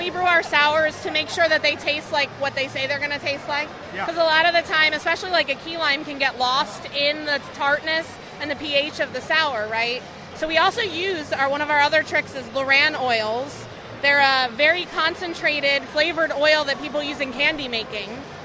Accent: Pennsylvania, United States; I am from Southern York County, PA, part of the Scabs Homebrew Club.

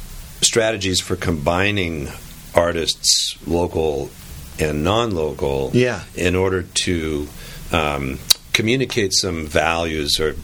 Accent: West Coast, United States; I grew up on the West Coast.

